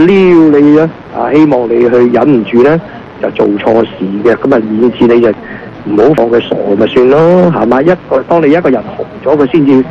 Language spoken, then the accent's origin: Cantonese; Guangdong, China; 正所謂我們廣東人話齋鬼揞眼啦